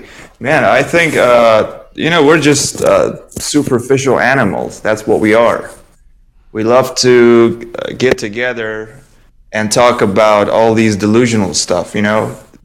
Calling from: Iran; Look, I'm calling from Iran.

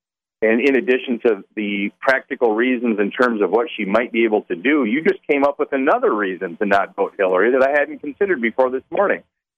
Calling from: East Lansing, Michigan, United States; I'm calling you from East Lansing, so you know I got to say MSU.

